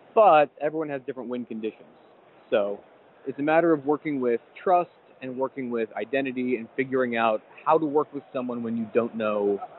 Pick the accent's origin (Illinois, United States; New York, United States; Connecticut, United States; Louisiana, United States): Illinois, United States; Chicago; two other local Chicago, I'm from Chicago, two other Chicago creators.